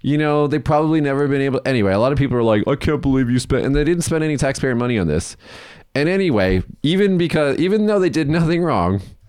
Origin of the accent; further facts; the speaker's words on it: Las Vegas, Nevada, United States; It's like, okay, look, I'm from Vegas, okay?